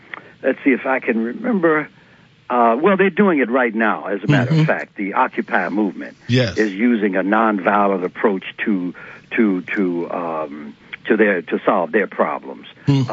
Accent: Chicago, Illinois, United States; My hometown, Chicago, Illinois.

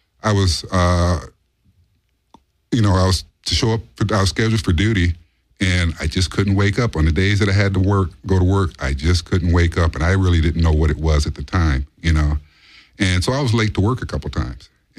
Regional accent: Los Angeles, California, United States; being born and raised in Los Angeles, you know, you're more aware of criminal behavior

